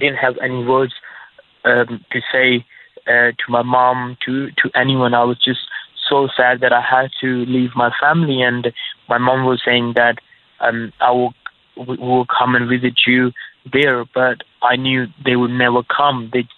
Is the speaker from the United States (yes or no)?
no; Pakistan; English is a second language; when I was growing up in Pakistan, everything comes in the media, like English station channels.